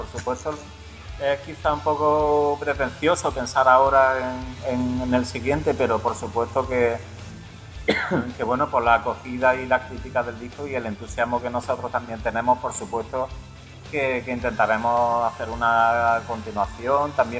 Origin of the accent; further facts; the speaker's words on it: Spain; desde España.